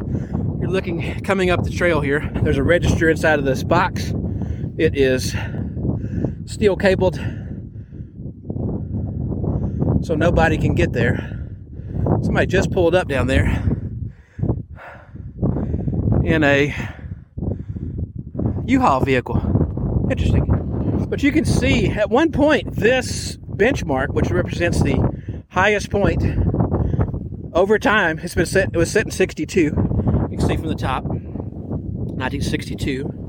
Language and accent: English; Texas, United States; My very first one was in my home state of Texas, Guadalupe Peak.